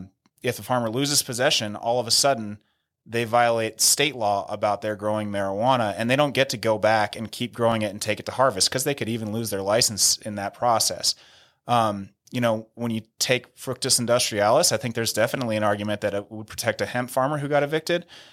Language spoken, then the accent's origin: English; Mill Valley, California, United States; from Northern California, I'm kind of steeped in cannabis culture. And I'm not just saying that. Like I'm from Mill Valley, California, which is in Marin County.